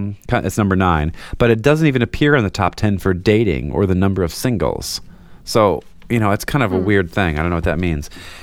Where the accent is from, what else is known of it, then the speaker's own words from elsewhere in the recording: Illinois, United States; don't even know where Spencer, Illinois is, and I grew up in Illinois.